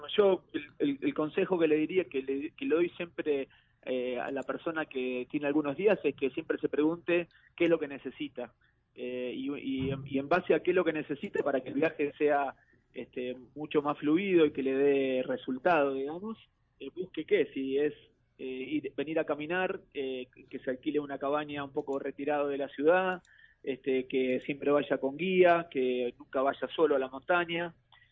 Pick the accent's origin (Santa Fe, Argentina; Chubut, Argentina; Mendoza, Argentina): Santa Fe, Argentina; moved away as an adult; Yo soy de Santa Fe, estoy hace más de 30 años acá